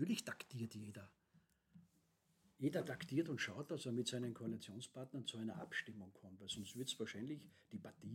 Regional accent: Austria; dass wir hier als Österreicher mehr Mut zeigen müssten

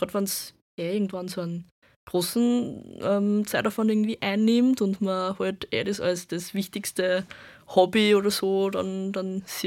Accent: Freistadt, Upper Austria, Austria; der Sozialistischen Jugend Freistadt, also wo ich herkomme.

